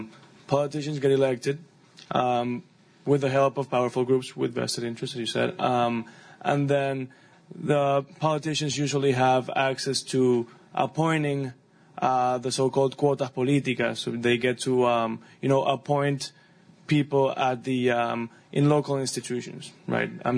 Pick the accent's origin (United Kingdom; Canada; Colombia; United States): Colombia; I'm from Colombia.